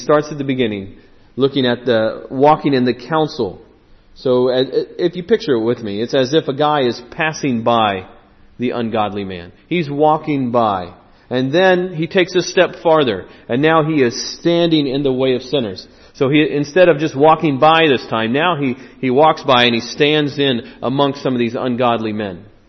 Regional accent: United States; now in United Kingdom; I mentioned that I'm from the States

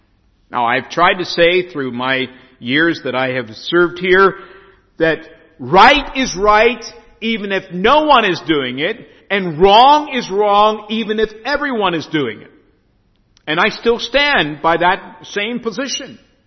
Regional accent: United States; He knows I'm an American, and so he brings this.

